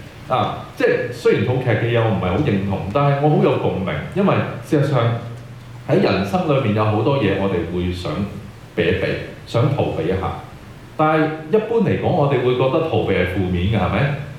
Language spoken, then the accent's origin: Cantonese; Guangdong, China; accent: Cantonese; 用回我們廣東話的講法就是留得青山在